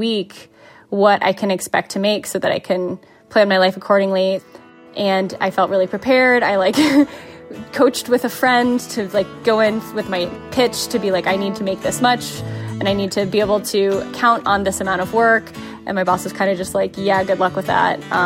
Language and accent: English; Midwest, United States; now in Columbus, United States; When I graduated from college, I moved to New York from the Midwest, and I was interested in being where the arts were.